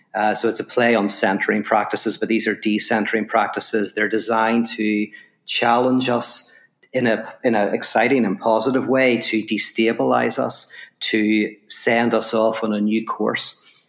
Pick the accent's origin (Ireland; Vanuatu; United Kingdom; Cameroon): Ireland; now in Los Angeles, United States; obviously from my accent, people will know I'm from Ireland. I live in Los Angeles now